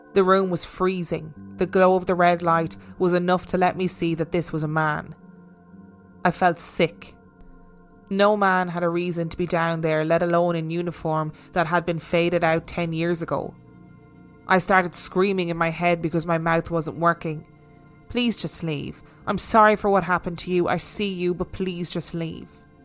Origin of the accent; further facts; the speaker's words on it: Inverness, Scotland, United Kingdom; I'm originally from Inverness in the Highlands of Scotland, and this is close to Loch Ness, famous for the notorious monster.